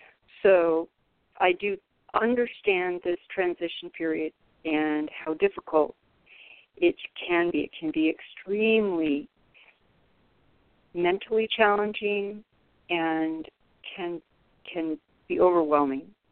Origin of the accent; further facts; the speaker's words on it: California, United States; I myself live in a retirement community in Florida. I came here from California approximately 6 months ago